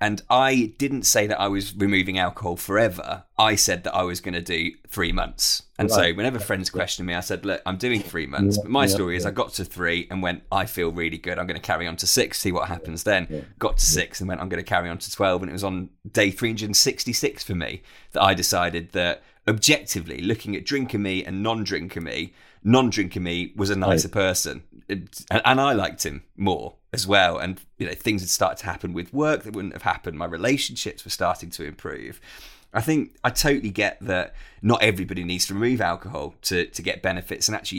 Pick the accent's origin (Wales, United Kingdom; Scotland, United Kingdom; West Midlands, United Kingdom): West Midlands, United Kingdom; Birmingham; I'm from Birmingham originally